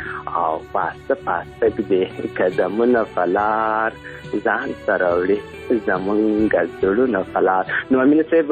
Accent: Ghazni, Afghanistan; مونږ د هلمند نه یو، مونږ د غزنی یو، او د هلمند راغلی یو

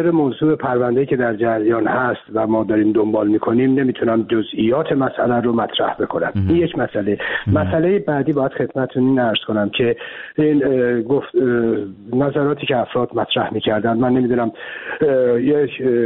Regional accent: Iran

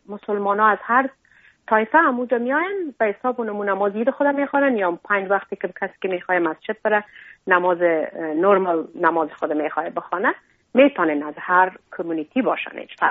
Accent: Afghanistan; ما همه افغان هستیم، در هر جای دنیا که باشیم

